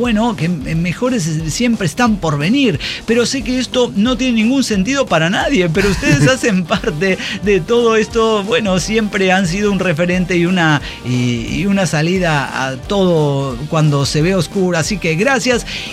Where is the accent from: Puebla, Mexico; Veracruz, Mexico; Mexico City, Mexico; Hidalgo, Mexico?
Mexico City, Mexico; Soy de Ciudad de México.